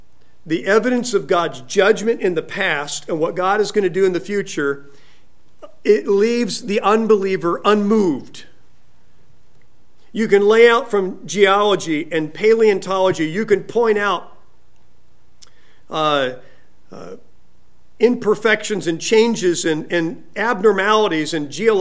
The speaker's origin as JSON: {"language": "English", "region": "California", "country": "United States", "tie": "born or raised there", "said": "Growing up in California, you didn't really check what the weather was going to be."}